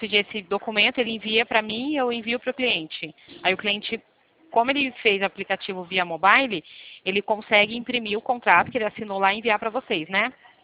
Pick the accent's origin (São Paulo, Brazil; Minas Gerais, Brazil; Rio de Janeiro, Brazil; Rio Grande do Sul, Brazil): São Paulo, Brazil; Limeira; Eu sou aqui da cidade de Limeira, interior de São Paulo.